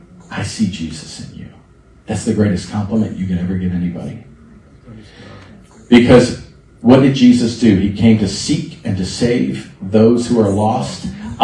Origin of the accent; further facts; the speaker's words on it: Palm Beach Gardens, Florida, United States; And I have some new friends here today that hail from Palm Beach Gardens, my hometown. And I went to school there.